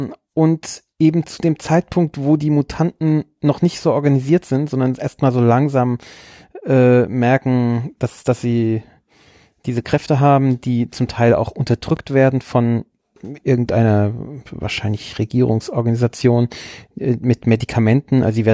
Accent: Großostheim, Bavaria, Germany; von einer Distille hier ganz in der Nähe aus meinem Heimatort. Großostheim

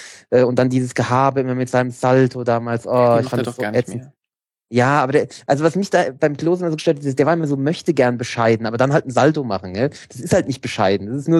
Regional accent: Bavaria, Germany; wir sind hier im Dunstkreis von Frankfurt aufgewachsen, obwohl ich natürlich auf der anderen Seite der bayerisch-hessischen Grenze

